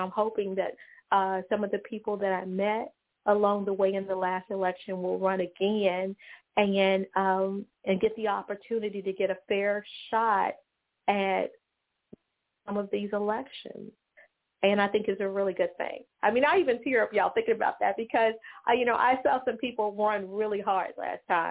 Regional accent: Memphis, Tennessee, United States; I grew up in Memphis, and years ago, there was a congressman by the name of Harold Ford.

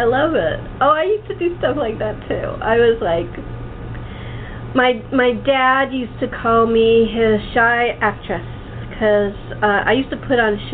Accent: Los Angeles, California, United States; I was brought up in LA, so it's a little bit different.

